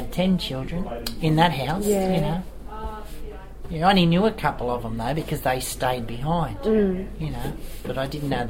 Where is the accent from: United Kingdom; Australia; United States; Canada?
Australia; Waterloo, New South Wales; I said, whereabouts did you... I said, I come from Waterloo.